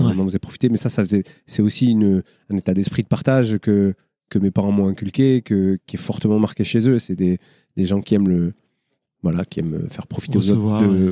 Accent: Marseille, Provence-Alpes-Côte d'Azur, France; Je viens des quartiers nord de Marseille, mais je ne viens pas du ruisseau.

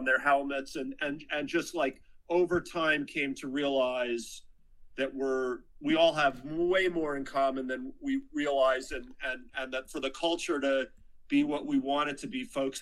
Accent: New York, United States; I grew up in the New York suburbs, and in the 70s, when I was a kid, everybody just biked to school. And it was really like a leafy suburban setting.

